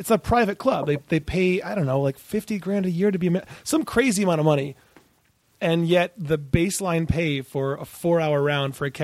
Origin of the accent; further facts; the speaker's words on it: Ann Arbor, Michigan, United States; I grew up in Ann Arbor, Michigan